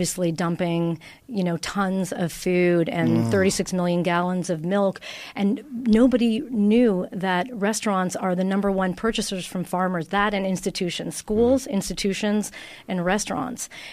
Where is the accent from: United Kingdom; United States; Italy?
Italy; English is a second language; moved away as an adult; now in Toronto, Canada; out of university, I came from Italy, and I opened my first restaurant in Toronto